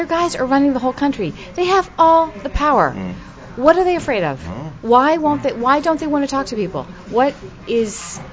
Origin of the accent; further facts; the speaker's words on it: Massachusetts, United States; we are two moms from Massachusetts